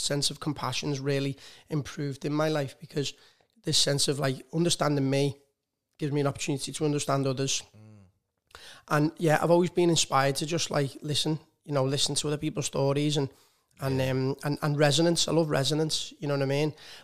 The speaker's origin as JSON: {"language": "English", "town": "Liverpool", "region": "North West England", "country": "United Kingdom", "tie": "born or raised there", "said": "growing up in Liverpool and also, you know, being a tennis coach, I think I was very fortunate because I did what I loved."}